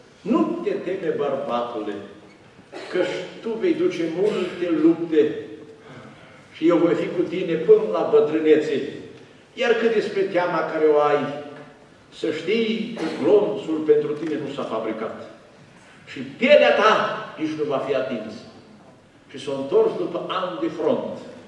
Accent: Apuseni Mountains, Romania; astăzi am trecut prin localitatea de unde sunt eu de origine, în zona Munților Apuseni

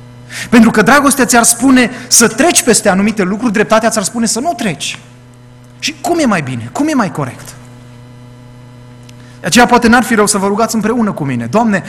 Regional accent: Romania; pentru noi, ca și români, este greu să exprimăm lucrul acesta

